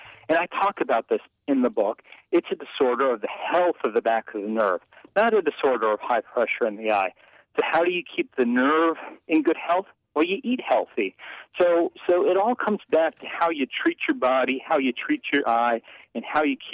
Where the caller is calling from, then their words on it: Baltimore, Maryland, United States; I'm in Baltimore, Maryland.